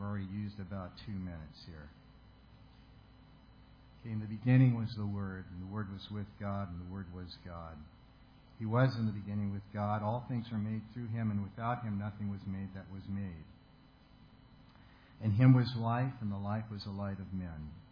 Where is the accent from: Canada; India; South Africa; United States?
United States; California; When I was a student at ASU many, many years ago, although I'm from California, I went to ASU for a year